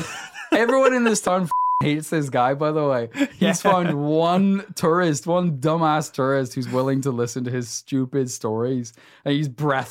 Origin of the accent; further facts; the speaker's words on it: Ireland; accent: Southern Irish; I think we've established on previous episodes that my Southern Irish accent is really indistinguishable from a pirate voice.